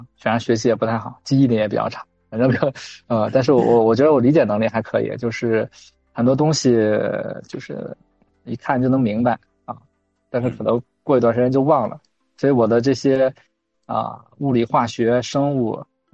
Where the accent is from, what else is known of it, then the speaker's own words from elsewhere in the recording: Yantai, Shandong, China; 然后我是在一个，烟台市，因为是海边城市嘛，我是在海边的一个县城长大的，